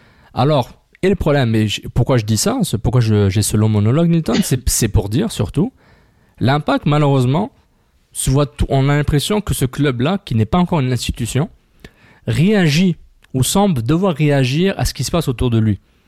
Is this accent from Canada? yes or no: yes; Montreal, Quebec, Canada; Moi, je suis un Montréalais.